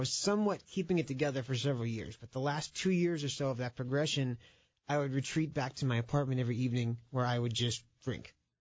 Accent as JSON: {"language": "English", "region": "Florida", "country": "United States", "tie": "born or raised there", "also_born_or_lived": "Orlando", "said": "I grew up in South Florida, and then I moved to the central part of the state for college"}